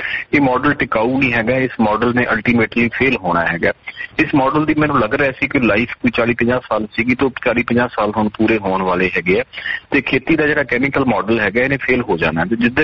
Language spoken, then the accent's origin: Punjabi; Songarh Ratte Wala, Punjab, India; ਮੇਰਾ ਪਿੰਡ ਹੈਗਾ ਜੀ ਮੁਕਤਸਰ ਤੋਂ 22 ਕਿਲੋਮੀਟਰ ਸਾਈਡ ਤੇ ਸੋਨਗੜ੍ਹ ਰੱਤੇ ਵਾਲਾ।